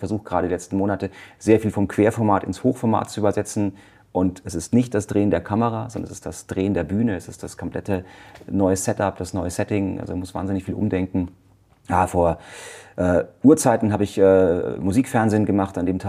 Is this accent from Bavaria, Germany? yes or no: yes; Munich, Bavaria, Germany; Und was machen wir so? Gebürtiger Münchner hier, also um die Ecke wohne ich.